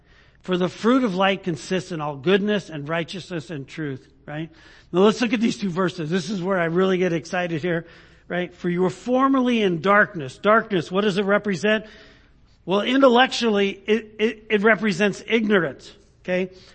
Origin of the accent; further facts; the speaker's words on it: California, United States; now in Idaho, United States; It's kind of like living in Idaho now, but being from California, right? I could say that. I came from California.